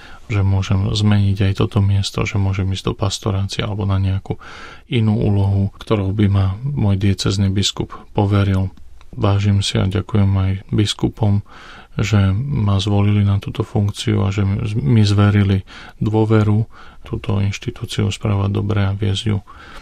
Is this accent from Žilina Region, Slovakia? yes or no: yes; Žilina, Žilina Region, Slovakia; also born or lived in Rome; Pochádzam zo Žiliny, ako už bolo povedané, študoval som v seminári v Nitre, no a vyššie štúdia som absolvoval tu v Taliansku, v Ríme